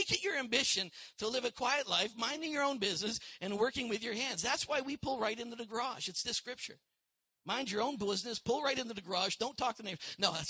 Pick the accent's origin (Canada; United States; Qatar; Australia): Canada; I said, we're from Canada. I said, I'm from Canada.